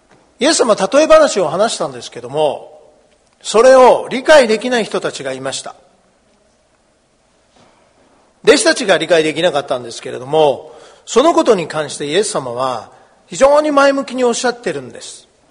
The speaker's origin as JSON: {"language": "Japanese", "town": "Asahikawa", "region": "Hokkaido", "country": "Japan", "said": "私は旭川の出身ですから、北海道の、これくらいの雪は何ともないですね。"}